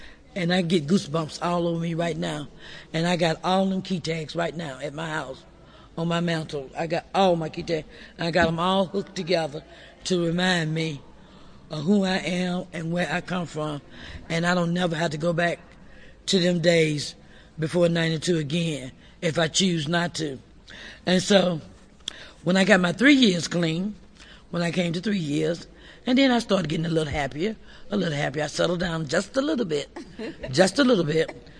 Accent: Mississippi, United States; because I'm from Mississippi.

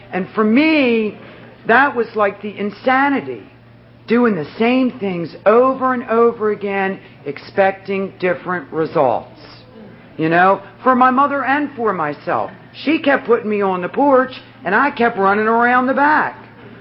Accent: Ocean City, United States; I'm from the Ocean City area, and so this convention is real special to me. I got clean here in Ocean City simply because if I didn't, I was going to die. I lived across the bridge all of my life.

